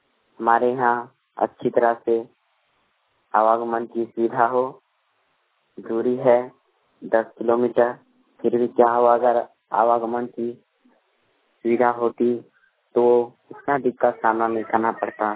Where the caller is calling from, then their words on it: Chandrapura, Jharkhand, India; ग्राम जिनोरी टाट, प्रखंड चंद्रपुरा, थाना नावाड़ी, पपलो पंचायत से बोल रहा हूँ।